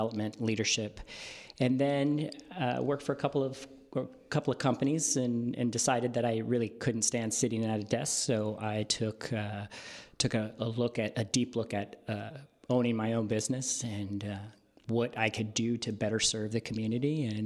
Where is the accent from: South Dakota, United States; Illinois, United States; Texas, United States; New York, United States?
South Dakota, United States; Deadwood; born there; Okay. Well, for me, I was born in Deadwood, South Dakota. So there's a little Napa nugget for you one day.